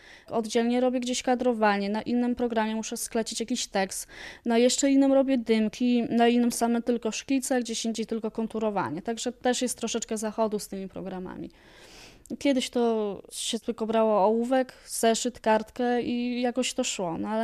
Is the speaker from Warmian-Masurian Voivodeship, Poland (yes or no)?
no; Sokółka, Podlaskie Voivodeship, Poland; also born or lived in Wrocław; Pochodzę z Sokółki i właśnie tam rozpoczęła się moja przygoda z komiksem, ponieważ byłam jeszcze w liceum